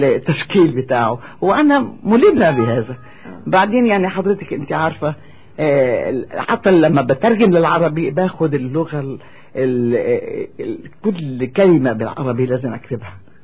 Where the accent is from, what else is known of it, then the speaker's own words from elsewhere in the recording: Lebanon; وغنيت برضو لشعراء عندنا في لبنان